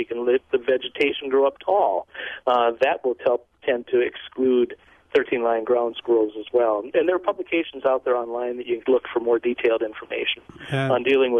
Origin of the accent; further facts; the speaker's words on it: Wisconsin, United States; moved away; And I grew up in Wisconsin 40 years ago, as you're saying, and then I went away.